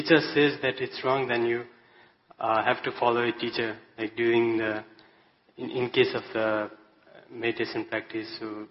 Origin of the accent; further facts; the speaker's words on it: Nepal; I'm from Nepal.